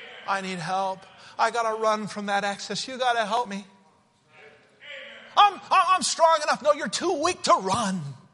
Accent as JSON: {"language": "English", "region": "Utah", "country": "United States", "tie": "born or raised there", "said": "I grew up in Utah, so I have to tell this story."}